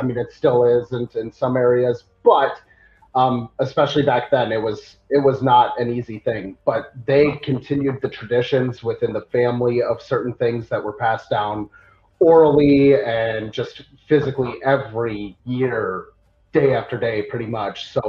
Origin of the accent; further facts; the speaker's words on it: Utah, United States; now in Tennessee, United States; Yes, that's correct. So I moved out here from Utah.